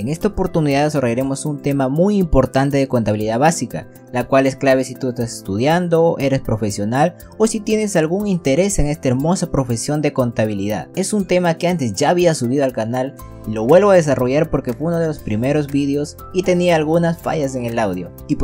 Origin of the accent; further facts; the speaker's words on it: Peru; la moneda sol que se utiliza aquí en mi país, Perú.